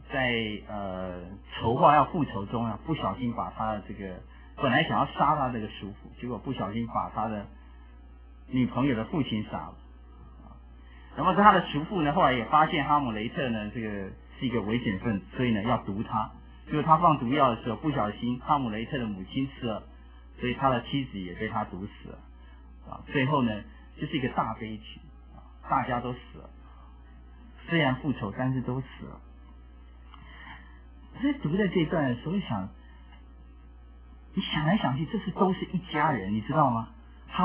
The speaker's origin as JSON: {"language": "Chinese", "country": "China", "said": "这种 passion 是我们中国人没有的。我们中国人不谈这个东西"}